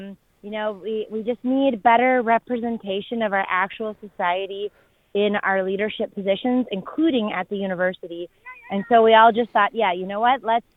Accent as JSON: {"language": "English", "town": "Montreal", "region": "Quebec", "country": "Canada", "said": "I am from Montreal"}